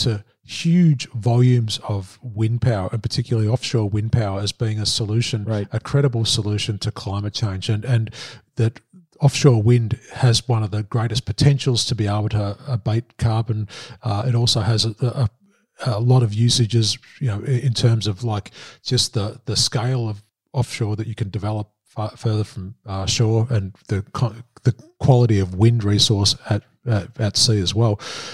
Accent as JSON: {"language": "English", "country": "Australia", "said": "my home country of Australia"}